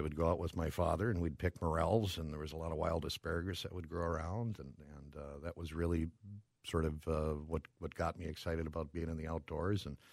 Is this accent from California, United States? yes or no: no; Brooklyn Park, Minnesota, United States; Well, I'm a Minnesota boy. Grew up, born and raised in Brooklyn Park